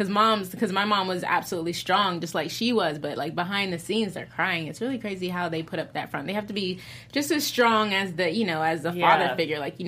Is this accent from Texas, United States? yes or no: yes; Houston, Texas, United States; I'm from Houston. That's a difference.